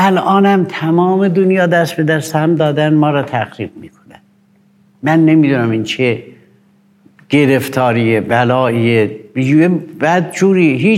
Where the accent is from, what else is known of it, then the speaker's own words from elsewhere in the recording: Iran; ما ایرانی هستیم، انتظار داریم این کشور مادر ما باشه